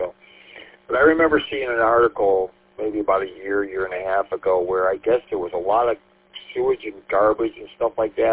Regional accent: St. Clair Shores, Michigan, United States; Growing up in St. Clair Shores and going through that area by Ford House and everything.

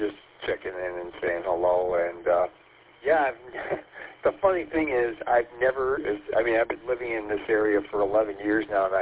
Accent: St. Clair Shores, Michigan, United States; I usually go to Travis on the east side where I grew up in St. Clair Shores

